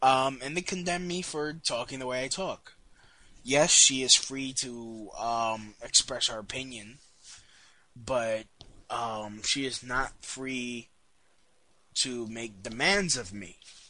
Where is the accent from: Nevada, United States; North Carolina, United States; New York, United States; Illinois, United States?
New York, United States; Brooklyn; It's basically how I talk, how I grew up talking in Brooklyn.